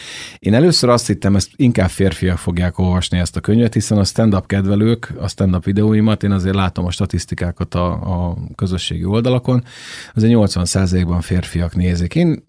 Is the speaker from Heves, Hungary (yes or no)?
no; Hajdúdorog, Hajdú-Bihar, Hungary; meg hát én is Hajdúdorogról származom, és ott élnek ilyen emberek